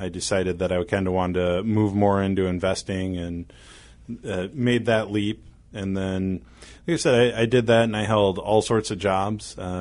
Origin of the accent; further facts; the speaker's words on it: Grand Rapids, Michigan, United States; born there; I was born in Grand Rapids, Michigan.